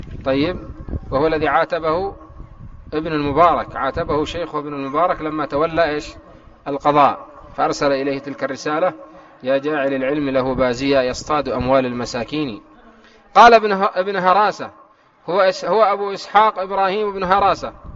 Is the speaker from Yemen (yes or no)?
yes; Yemen; في بعض المناطق عندنا في اليمن